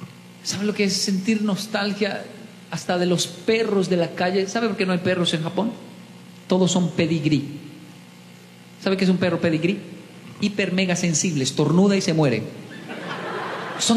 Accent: Bogotá, Colombia; Yo soy de Bogotá y no digo más.

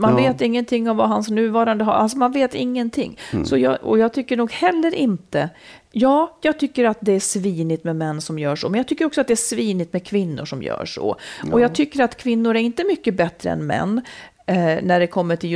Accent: Dalarna County, Sweden; Jag kommer från Dalarna.

